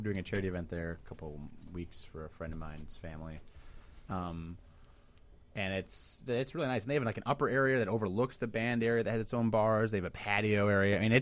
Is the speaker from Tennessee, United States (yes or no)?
no; Palatine, Illinois, United States; I grew up in Palatine.